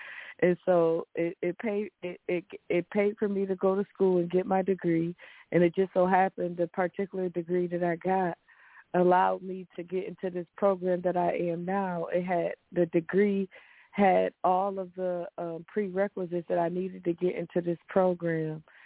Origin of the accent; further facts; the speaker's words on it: New York, United States; I'm from New York.